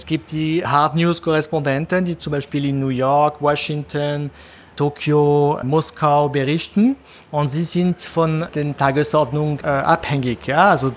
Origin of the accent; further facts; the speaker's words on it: Lyon, Auvergne-Rhône-Alpes, France; German is a second language; weil ich bin aus Lyon, aber ich habe in Bordeaux studiert. Das ist auf der anderen Seite von Frankreich.